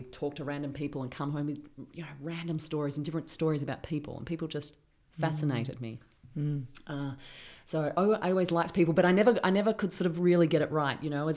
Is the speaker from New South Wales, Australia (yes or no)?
no; Springvale South, Victoria, Australia; moved away; As I grew up in Springvale South, it was a heavily populated Vietnamese area.